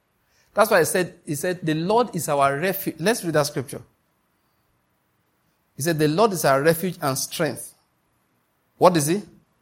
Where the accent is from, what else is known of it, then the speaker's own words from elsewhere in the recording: Ondo, Nigeria; born there; also born or lived in Edo State / Taraba State / Lagos State; I was born in Ondo State, went to school, university in Edo State, did NYC in Taraba State, then did residency in Lagos State. Is it not going abroad that I'm now in Enugu State?